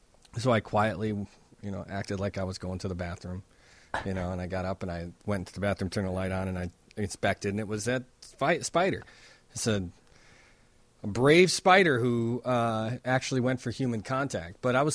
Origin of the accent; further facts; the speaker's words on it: Wonder Lake, Illinois, United States; I grew up in Wonder Lake, Illinois, and, you know, my parents live in the middle of the woods in Wisconsin now.